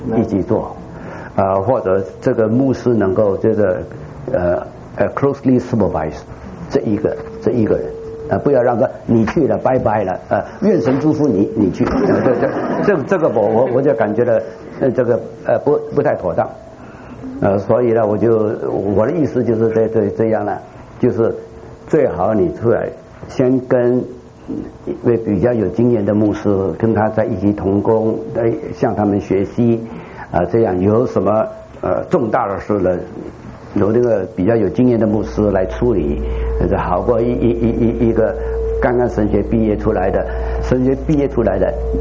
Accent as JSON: {"language": "Chinese", "country": "Hong Kong", "tie": "born or raised there", "accent": "Xiamen Mandarin, Cantonese Mandarin", "said": "这我的国语是厦门国语，也是广东国语，因为我是在香港长大的"}